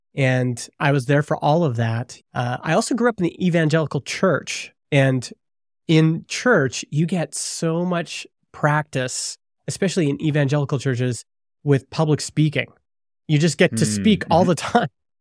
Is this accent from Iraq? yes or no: no; Alberta, Canada; I grew up in Alberta.